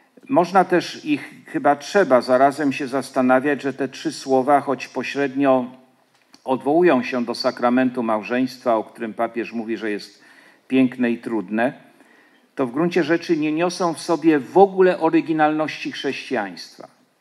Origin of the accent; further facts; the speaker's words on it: Jelenia Góra, Lower Silesian Voivodeship, Poland; now in Poznań, Poland; Podkreślam właśnie, że z Jeleniej Góry, bo chociaż rzeczywiście mieszkam i pracuję w Poznaniu, to jestem z krwi i kości dolnoślązakiem, jeleniogórzaninem